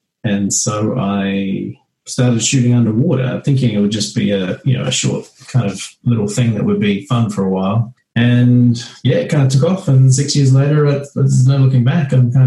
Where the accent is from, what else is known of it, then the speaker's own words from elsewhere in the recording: Central Coast, New South Wales, Australia; moved away as an adult; also born or lived in Sydney / Melbourne / New Zealand; so I haven't lived in Australia for nearly 16 years. And so where I grew up on the Central Coast, I ended up moving to Sydney, which was kind of your 18-year-old kind of transition to go to the big smoke.